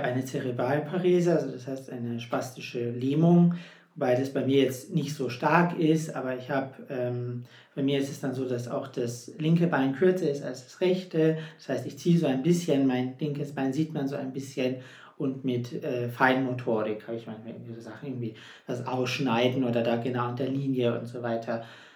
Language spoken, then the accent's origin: German; Munich, Bavaria, Germany; Hallo, ich komme aus München.